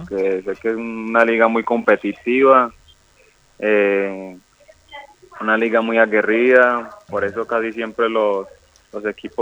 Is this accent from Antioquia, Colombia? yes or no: yes; Medellín, Antioquia, Colombia; Soy criado de toda la vida aquí en Medellín.